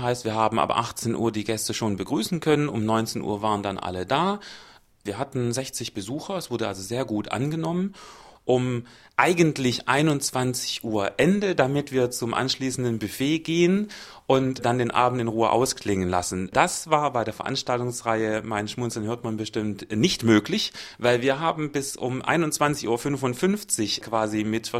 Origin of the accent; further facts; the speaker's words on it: Baden-Württemberg, Germany; so würde ich es als Schwabe immer ganz gerne sagen.